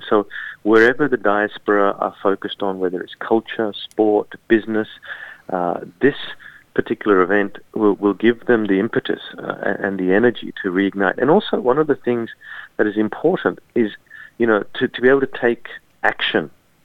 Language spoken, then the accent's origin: English; London, United Kingdom; Now, I grew up in London